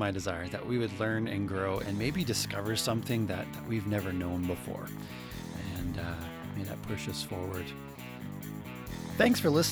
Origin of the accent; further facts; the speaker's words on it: New Brunswick, Canada; moved away as an adult; also born or lived in Saskatchewan; now in Alberta, Canada; Yeah, I'm from the East Coast of Canada. So I'm from New Brunswick. So I have some East Coast blood in me. Grew up there my entire life till I was old enough to fly the coop.